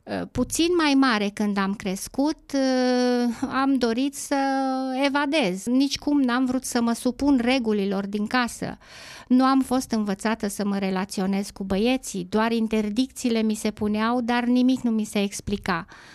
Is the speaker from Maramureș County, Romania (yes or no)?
no; Harghita County, Romania; born there; M-am născut în Harghita, tatăl meu român, mama maghiară. Cel mai mult am crescut la bunici